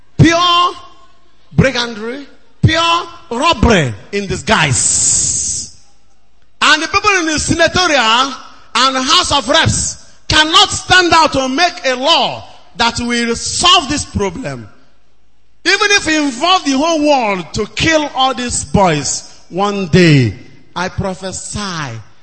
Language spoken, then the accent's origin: English; Nigeria; I am not from Niger Delta. I am from Igbo land.